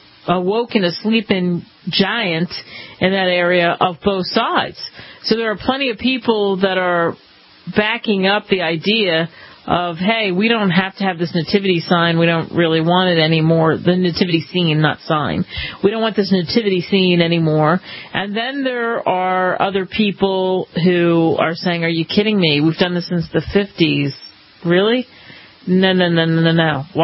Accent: Philadelphia, Pennsylvania, United States; born or raised there

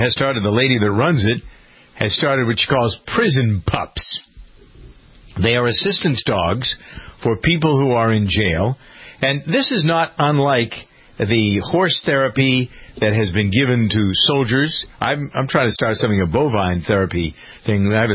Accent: Framingham, Massachusetts, United States; I find what is happening here in my hometown an interesting bellwether and wonder whether others will copy this.

